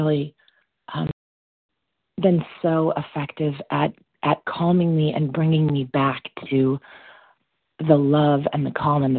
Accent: California, United States; now in Alabama, United States; I'm actually from California. I'm currently in Alabama. We just moved here 2 weeks ago.

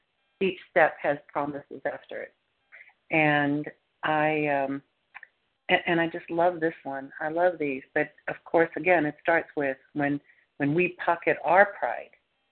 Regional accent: Plano, Texas, United States; Hi, good morning. … I'm from Plano, Texas.

